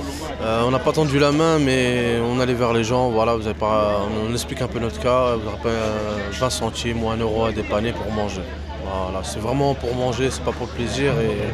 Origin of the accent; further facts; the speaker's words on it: Île-de-France, France; La région parisienne, banlieue parisienne. J'ai eu des problèmes là-bas, on va dire ça comme ça. Donc j'ai préféré quitter la banlieue pour venir ici. J'ai 25 ans.